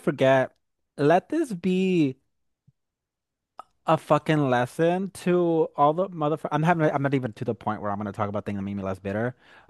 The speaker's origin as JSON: {"language": "English", "town": "Maywood", "region": "California", "country": "United States", "tie": "born or raised there", "said": "Like I grew up in Maywood, which is Southeast LA, and live like a couple cities down from Downey"}